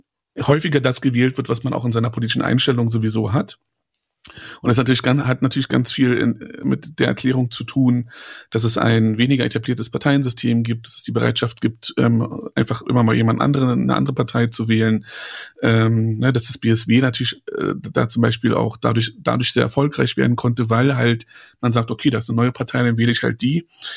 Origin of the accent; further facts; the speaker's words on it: Berlin, Germany; now in Brandenburg, Germany; ich bin in Ost-Berlin geboren und aufgewachsen und ich bin auch immer noch identitär doch sehr stark der Ost-Berlin verwachsen, bin aber schon lange, weil meine Eltern nach Brandenburg gezogen sind, ich da lange gemeldet war und mittlerweile selber in Brandenburg lebe, wahlberechtigt in Brandenburg